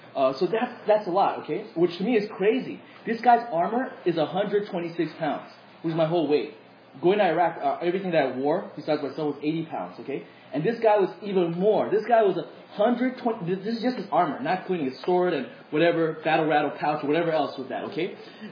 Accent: United States; I was like, no, I'm not imperial. I'm American.

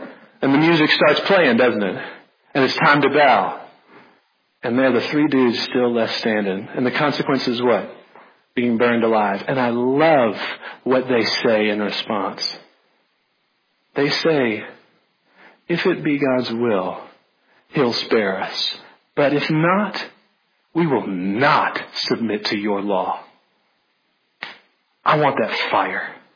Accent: Louisiana, United States; I'm from North Louisiana, I'm sorry. Every now and then it just flies out of my mouth.

